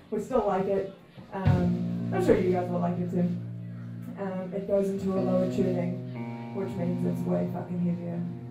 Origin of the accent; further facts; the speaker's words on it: Invercargill, Southland, New Zealand; we're from Invercargill. We're so stoked to be here.